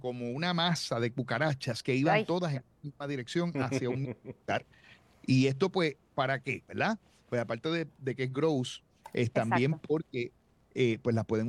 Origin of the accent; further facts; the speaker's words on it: Puerto Rico; somos los puertorriqueños con nuestros hogares los que estamos produciendo el 5% de esa energía